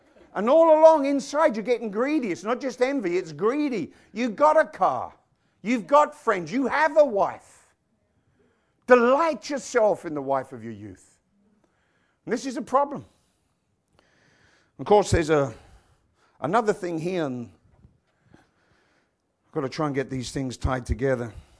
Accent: United Kingdom; born there; I was born in Great Britain, the only country in the world I've ever heard with such audacity.

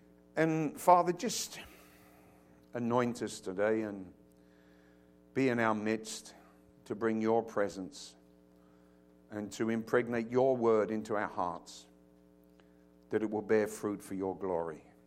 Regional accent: London, United Kingdom; now in Kingston, United States; I'm from London. And that's a city.

